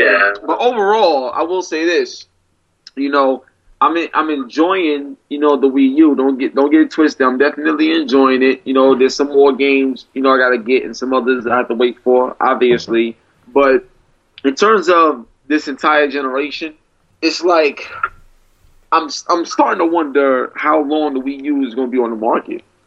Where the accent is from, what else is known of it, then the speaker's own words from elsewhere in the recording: United States; but it don't feel right because, you know, I'm American.